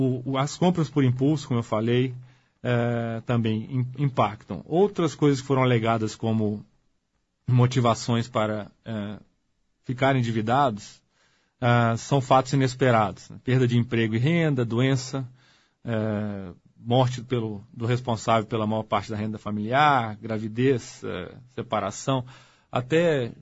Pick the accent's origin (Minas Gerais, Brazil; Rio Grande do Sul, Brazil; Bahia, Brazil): Minas Gerais, Brazil; Para nós que somos mineiros, então, falta de prudência e conservadorismo, então, é um problema.